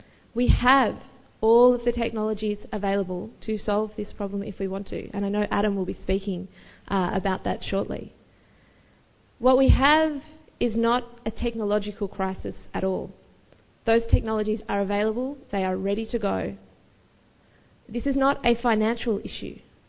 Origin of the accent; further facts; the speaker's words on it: Albury, New South Wales, Australia; I grew up in Albury, up on the banks of the mighty Murray River